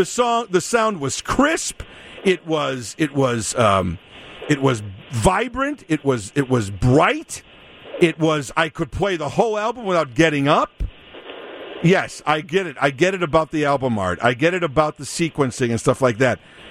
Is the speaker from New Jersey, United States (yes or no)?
yes; Freehold, New Jersey, United States; growing up with his father in this small town of Freehold, New Jersey, and plays a little part of my hometown.